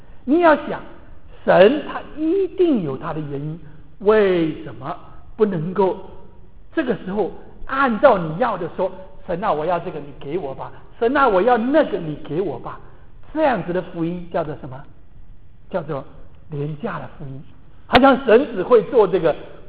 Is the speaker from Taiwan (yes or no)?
yes; Taiwan; 我1950年诞生在台湾出生，小时候没有穿鞋子的，从小光着脚丫子跑的，